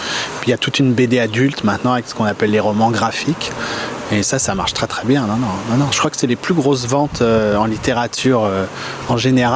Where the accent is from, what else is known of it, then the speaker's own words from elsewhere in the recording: Paris, Île-de-France, France; Bah moi, je suis un Parisien.